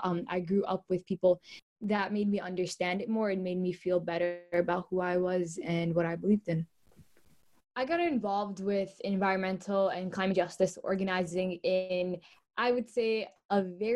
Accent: Minneapolis, Minnesota, United States; I grew up in North Minneapolis, and there was our community was majority Somali and Hispanic, and so I grew up with a lot of people that looked like me.

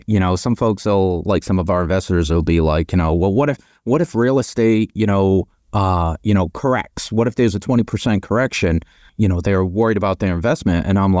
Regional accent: Boston, Massachusetts, United States; accent: Boston; I hail from the Northeast, hence the Boston hat and the Boston accent.

